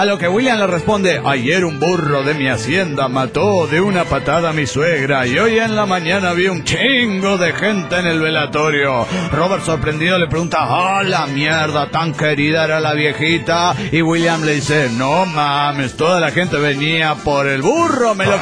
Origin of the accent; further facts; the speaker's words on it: Guaymas, Sonora, Mexico; de Guaymas, Sonora, México.